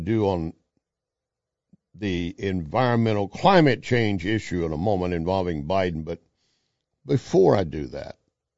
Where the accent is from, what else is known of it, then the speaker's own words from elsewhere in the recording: Pecos, Texas, United States; In fact, where I went to school in Pecos, Texas, we had a couple of Native Indians